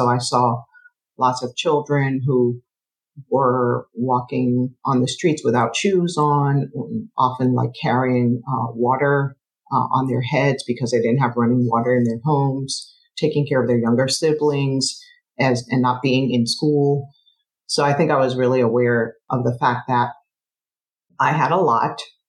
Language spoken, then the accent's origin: English; Liberia; born there; I was born in Liberia, West Africa, small country on the West Coast, founded by freed American slaves and people who were free people of color who had never been enslaved, who returned to Africa in the 1800s.